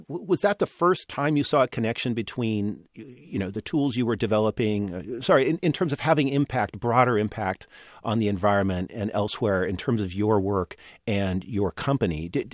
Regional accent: Oregon, United States; And I grew up in Oregon, and, you know, we went up to the mountains, and Patagonia was pretty cool stuff.

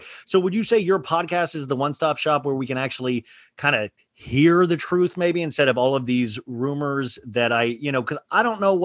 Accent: Kansas, United States; I grew up in Kansas, middle class.

